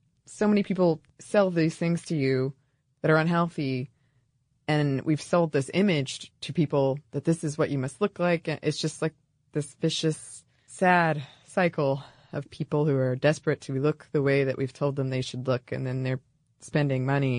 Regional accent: Texas, United States; being a Texan, I call all fizzy drinks Cokes. That's just what we refer to them as down here

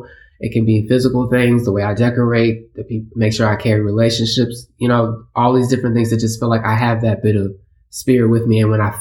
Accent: Houston, Texas, United States; I'm from Houston, so it's a gigantic place

